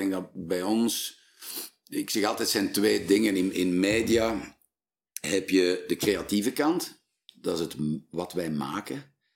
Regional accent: Flanders, Belgium; want wij zijn Vlamingen en wij kijken altijd naar onze groep.

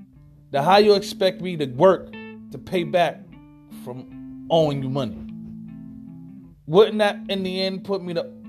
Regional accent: New York, United States; Where I'm from New York City.

